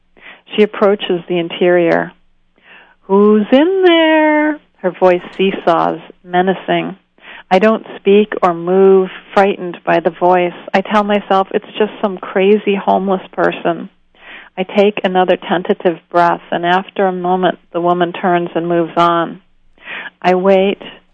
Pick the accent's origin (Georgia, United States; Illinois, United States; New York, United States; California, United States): New York, United States; Syracuse; I grew up in Syracuse, and I think growing up in a place like that, it's